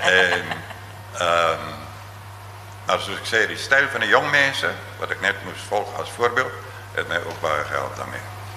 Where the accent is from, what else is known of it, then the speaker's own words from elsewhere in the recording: Stellenbosch, Western Cape, South Africa; Ek is een weeskind van Stellenbosch.